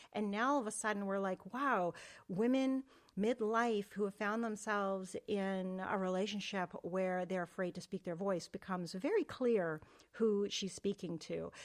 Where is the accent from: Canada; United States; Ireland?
Canada; I'm from Canada.